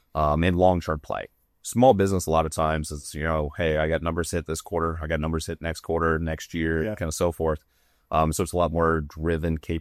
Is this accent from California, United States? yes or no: no; Nebraska, United States; And I'm born and raised in Nebraska.